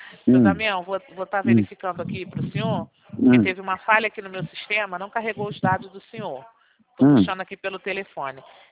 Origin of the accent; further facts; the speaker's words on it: Rio de Janeiro, Brazil; Eu sou carioca da gema.